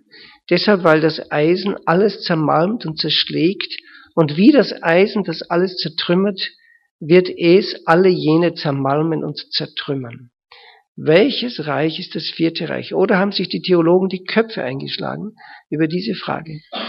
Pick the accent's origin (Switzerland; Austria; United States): Austria; Und ich bin ein Österreicher, also ich verstehe das.